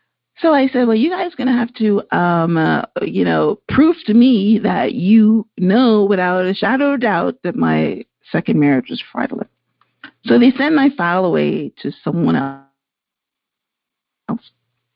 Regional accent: Canada; because as a Canadian, I was able to come through all the time.

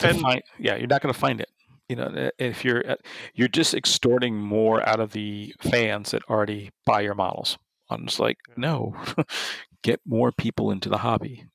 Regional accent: New England, United States; I grew up in New England, so college sports are, you know, not talked about at all.

